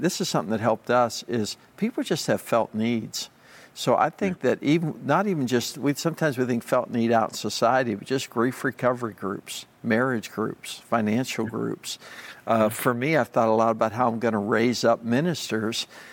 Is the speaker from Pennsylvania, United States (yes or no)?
yes; Pittsburgh, Pennsylvania, United States; I grew up in Pittsburgh as a kid, about 25 miles north.